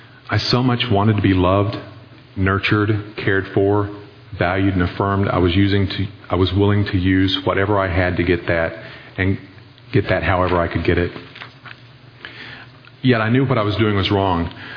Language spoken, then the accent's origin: English; Dallas, Texas, United States; born there; I was born here in Dallas, and although I've lived in other places, I currently live less than a mile away from where I was born, in Oak Cliff.